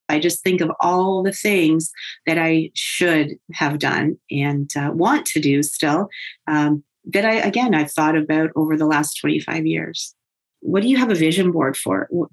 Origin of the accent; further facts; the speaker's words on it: Ontario, Canada; I am from Ontario, Canada, a small town north of Toronto.